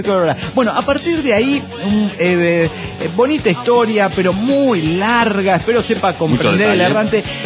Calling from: Tlalpan, Mexico City, Mexico; de Tlalpan, México, DF. Pirata y demonio del DF mexicano.

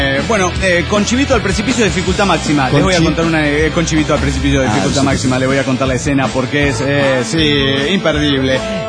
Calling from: Mexico City, Mexico; del DF mexicano.

